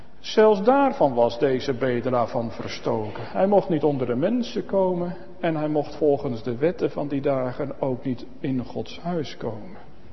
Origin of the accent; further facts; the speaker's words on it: Gelderland, Netherlands; Maar op de Veluwe waar ik opgegroeid ben had je dat vroeger ook, het aanzeggen.